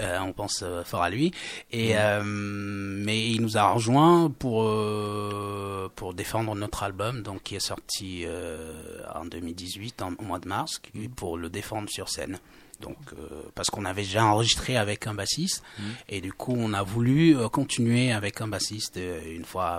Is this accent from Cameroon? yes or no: yes; Cameroon; born there; Moi, personnellement, je suis né au Cameroun.